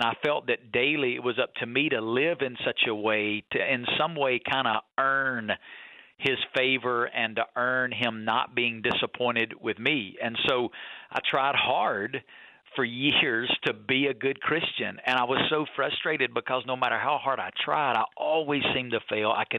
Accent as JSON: {"language": "English", "region": "Alabama", "country": "United States", "tie": "born or raised there", "said": "I grew up not in Las Vegas. I grew up a long way from Las Vegas in North Alabama."}